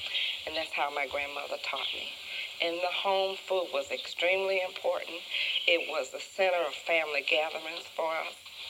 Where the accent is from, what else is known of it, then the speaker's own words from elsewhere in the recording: Hollandale, Mississippi, United States; I'm from Hollandale, Mississippi. I grew up in Hollandale, Mississippi with my grandmother.